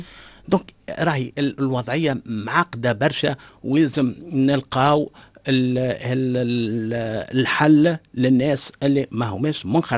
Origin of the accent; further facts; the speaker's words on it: Tunisia; هذه مشكله كبيره عندنا في تونس